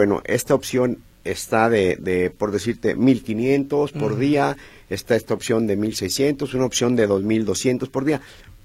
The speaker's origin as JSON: {"language": "Spanish", "town": "Guadalajara", "region": "Jalisco", "country": "Mexico", "said": "Somos tapatíos."}